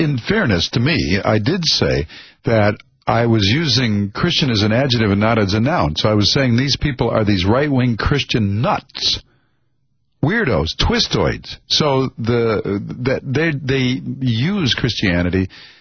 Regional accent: Royal Oak, Michigan, United States; I'm somebody from Royal Oak.

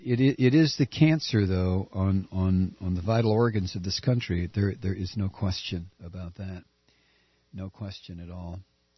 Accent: Texas, United States; I remember growing up in South Texas and being called a wetback

